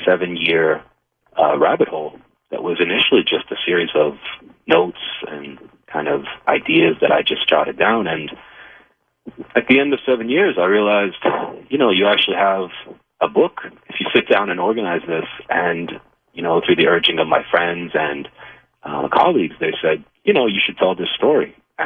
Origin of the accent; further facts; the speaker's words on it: Florida, United States; a lot of people who grew up in South Florida, you know, I grew up on Atlantic Boulevard near the Atlantic Ocean.